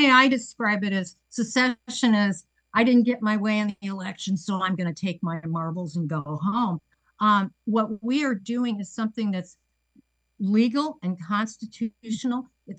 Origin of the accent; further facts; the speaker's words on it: Illinois, United States; Well, I think growing up in Illinois, it's a wonderful place with wonderful people and the most fertile farmland in the world, but you always knew something was a bit off.